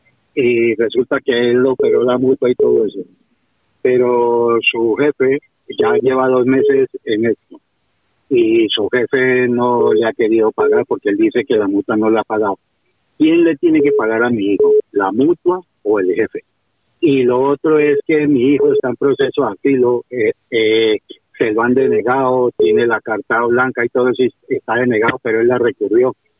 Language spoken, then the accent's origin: Spanish; Madrid, Community of Madrid, Spain; soy de Madrid.